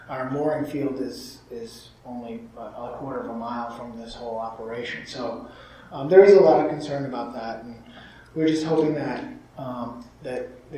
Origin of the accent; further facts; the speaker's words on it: Northport, New York, United States; from Northport.